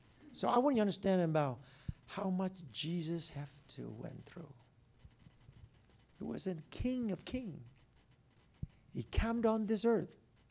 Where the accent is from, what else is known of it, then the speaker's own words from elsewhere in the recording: Vietnam; English is a second language; now in United States; Sadly to say, I'm come from Vietnam. And some of you may be born here.